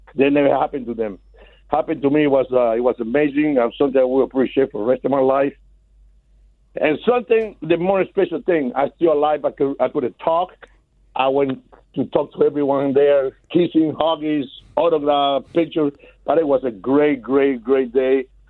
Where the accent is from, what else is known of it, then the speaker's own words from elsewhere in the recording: Venezuela; Look, I come from Venezuela, bro